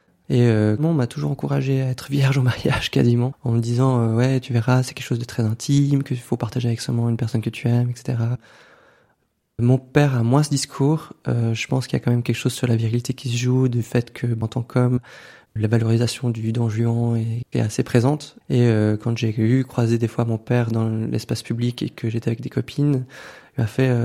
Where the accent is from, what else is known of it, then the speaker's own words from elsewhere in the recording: Valais, Switzerland; j'ai 31 ans maintenant. J'ai grandi dans le Chablais valaisan. J'ai grandi dans une famille d'immigrés de l'ouest de l'Europe, donc Portugal et Espagne. Donc avec vraiment des valeurs très chrétiennes.